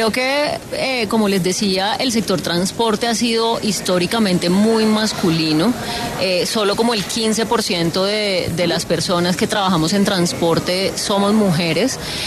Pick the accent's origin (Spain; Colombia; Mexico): Colombia; Valledupar, Cesar; now in Bogotá, Colombia; porque yo, por ejemplo, soy de Valledupar, pero me siento muy bogotana.